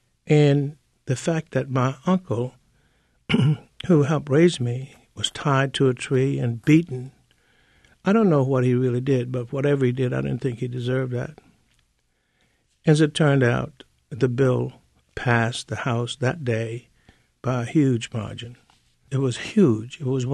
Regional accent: Birmingham, Alabama, United States; Governor Shaheen at that time asked me to make a speech because she knew I was from Birmingham.

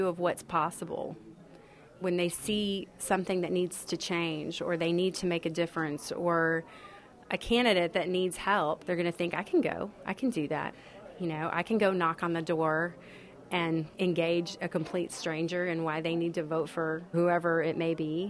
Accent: Lubbock, Texas, United States; We're from Lubbock, Texas.

